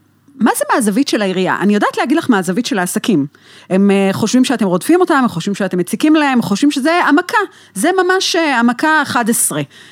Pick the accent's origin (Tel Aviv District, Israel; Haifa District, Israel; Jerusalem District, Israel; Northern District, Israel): Tel Aviv District, Israel; Tel Aviv; אני כבר אומרת, אני תל אביבית